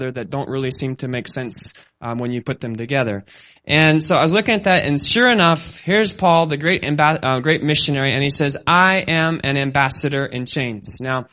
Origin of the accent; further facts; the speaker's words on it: Kenya; I grew up in Kenya, East Africa